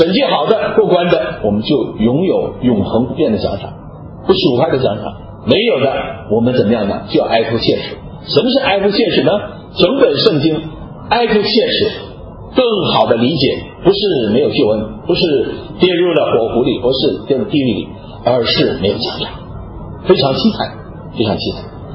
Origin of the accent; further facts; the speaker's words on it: Yantai, Shandong, China; 我的老家烟台啊